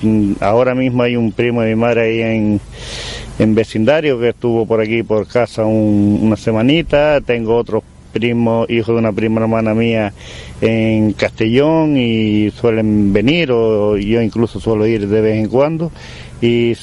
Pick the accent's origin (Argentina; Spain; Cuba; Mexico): Cuba; yo me crié en Cuba, fui pequeño para allá, me crié en Cuba, tengo hermanos nacidos en Cuba. Curiosamente, mi madre también es nacida en Cuba, también de Miguel, y tengo todavía bastante familia en Cuba